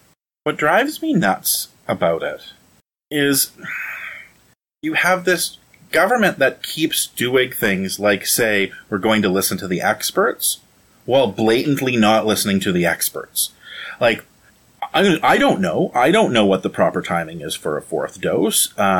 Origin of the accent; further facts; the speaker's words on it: Canada; I think as a Canadian, we're all want to be proud of how great Canadian healthcare is